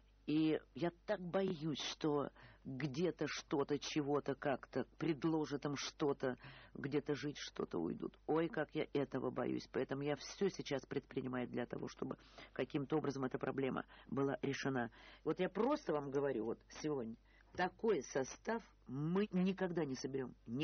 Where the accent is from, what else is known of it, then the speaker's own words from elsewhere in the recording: Tambov, Tambov Oblast, Russia; Вот я из Тамбова, я 31-й регион.